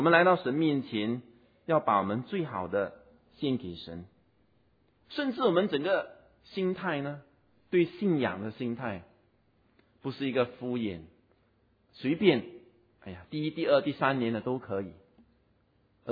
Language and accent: Chinese; Singapore; 我们新加坡人也上了世界排行榜